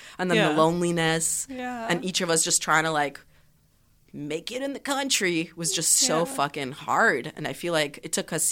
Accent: Russia; when I was a little kid growing up in Russia

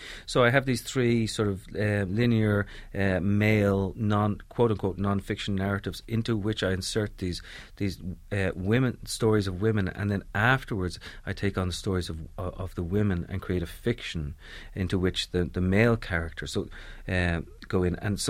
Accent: Dublin, Leinster, Ireland; I remember growing up in Dublin in the 1970s

